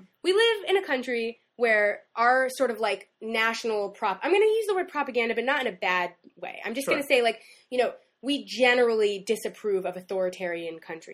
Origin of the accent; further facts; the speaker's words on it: United States; That's something that, as an American, I would have a hard time with.